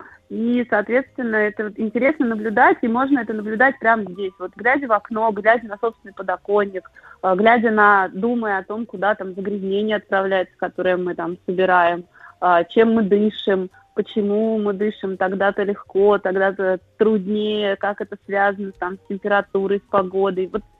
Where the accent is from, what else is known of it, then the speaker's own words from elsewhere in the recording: Kolomna, Moscow Oblast, Russia; Я выросла в Коломне, это небольшой город в Подмосковье, мы жили на окраине, и мы были лишены большого количества кружков московских, но зато у нас был рядом лес